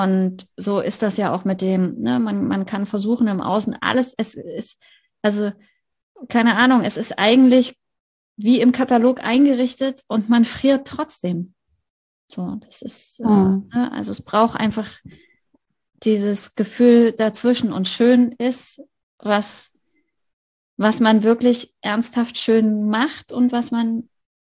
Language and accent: German; East Germany, Germany; Ich komme ja aus dem Osten, ich darf das sagen.